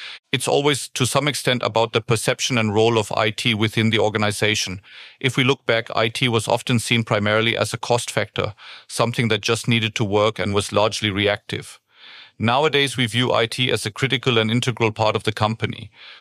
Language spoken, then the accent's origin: English; Stuttgart, Baden-Württemberg, Germany; English is a second language; I'm originally from Stuttgart, as you can see from my time starting out at Daimler, so this is more of a return to the south.